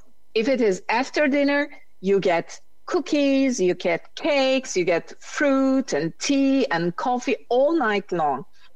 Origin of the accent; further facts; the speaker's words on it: Turkey; English is a second language; now in Netherlands; I'm from Turkey, I'm Turkish, and I'm living approximately 20 years in the Netherlands. So I have a multi-language life.